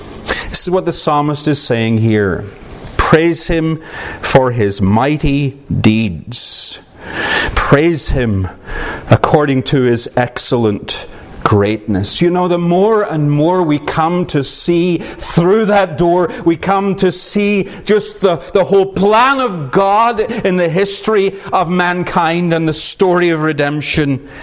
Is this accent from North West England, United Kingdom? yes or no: no; Northern Ireland, United Kingdom; I come from Northern Ireland.